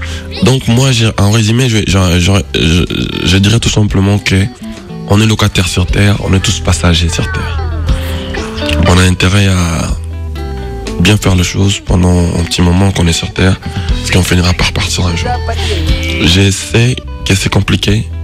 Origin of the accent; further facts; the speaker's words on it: DR Congo; moi je suis congolais, la musique congolaise c'est la rumba, c'est le seben.